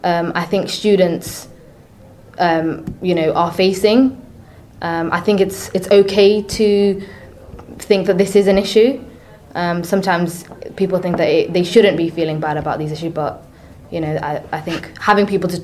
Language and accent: English; Wales, United Kingdom; I'm from North Wales, and it's a place that isn't very culturally diverse.